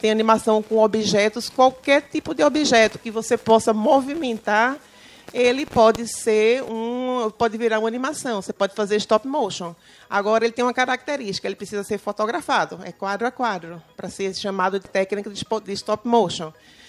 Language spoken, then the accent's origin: Portuguese; Recife, Pernambuco, Brazil; now in Penedo, Brazil; eu sou de Recife, E há 13 anos que eu moro aqui nessa cidade encantadora, Penedo, que eu amo, adotei essa cidade como realmente é a minha cidade adotada. Amo morar aqui em Penedo.